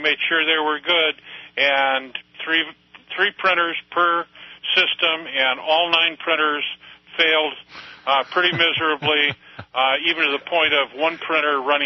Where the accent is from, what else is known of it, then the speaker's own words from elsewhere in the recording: Redondo Beach, California, United States; now in Washington, United States; I'm originally from Redondo Beach.